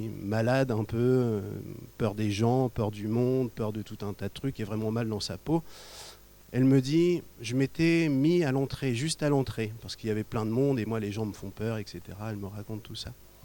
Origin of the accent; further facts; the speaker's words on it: Rouen, Normandy, France; Vive la Normandie. Mais moi, je suis de la Haute, moi, je suis de Rouen, je suis pas de la Manche.